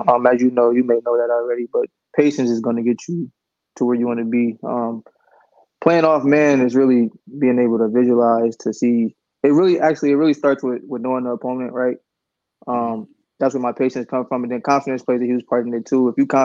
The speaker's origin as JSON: {"language": "English", "town": "Oakland", "region": "California", "country": "United States", "said": "And the chip on my shoulder is I'm undersized corner from Oakland, California."}